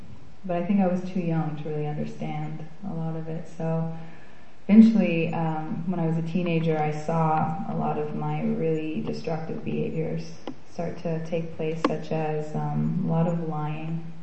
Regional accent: Ontario, Canada; I was born in 1984 in Ontario, Canada, and I was born to two alcoholics who come from families of alcoholics.

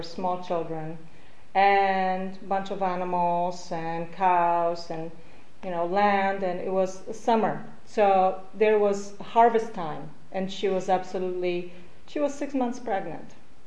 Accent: Poland; born there; English is a second language; I was born in Poland in 1964 to parents that struggled in their 20s through the World War II.

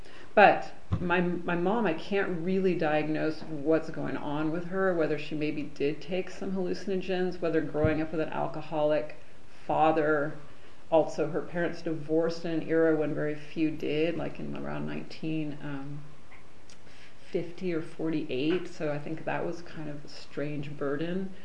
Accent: California, United States; I was born in 1968 in Northern California, just across the bridge from San Francisco

